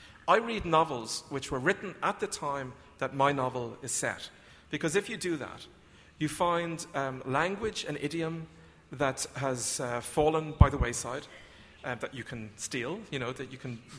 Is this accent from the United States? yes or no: no; Ireland; Most Irish writers, if not all Irish writers, write about Ireland.